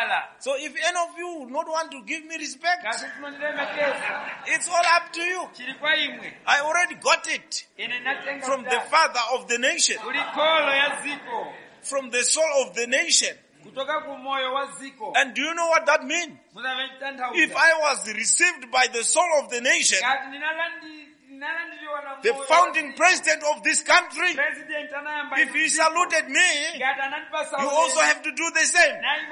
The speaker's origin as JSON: {"language": "English", "country": "Zimbabwe", "said": "So I told him I come from Zimbabwe."}